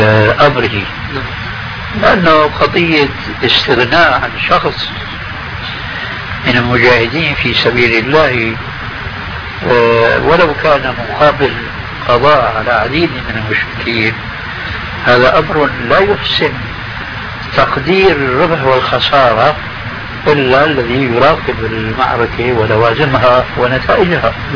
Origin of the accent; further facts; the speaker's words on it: Syria; كما يقولون عندنا في سوريا بيسند الحيطان.